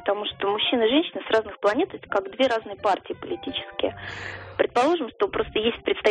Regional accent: Moscow, Russia; я из Москвы.

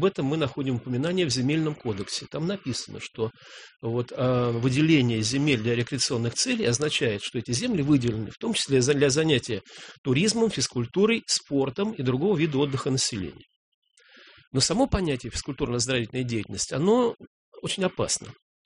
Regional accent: Moscow, Russia; ну уж мы, наверное, москвичи лучше всего знают эту территорию, да, чем все остальные.

